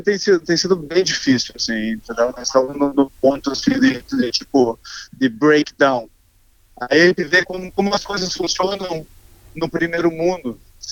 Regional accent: Curitiba, Paraná, Brazil; now in Australia; eu sou de Curitiba, no Paraná. E eu tô aqui na Austrália já há mais de 10 anos. Então, né, como a grande maioria dos brasileiros, eu vim, né, como estudante, comecei a minha batalha diária aqui trabalhando, e graças a Deus hoje eu sou australiano, né?

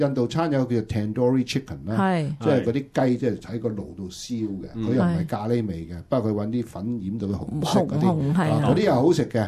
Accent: Shanghai, China; 因为我哋上海人中意食嗰啲嘢

